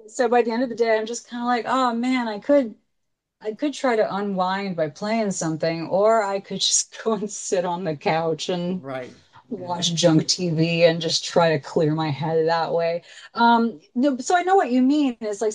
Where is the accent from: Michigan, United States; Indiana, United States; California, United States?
California, United States; San Francisco; also born or lived in Washington, D.C. / Chicago; I was born in Washington, D.C., lived there till I was six, moved to Chicago, lived there till I was nine, moved to San Francisco, lived there until I went to college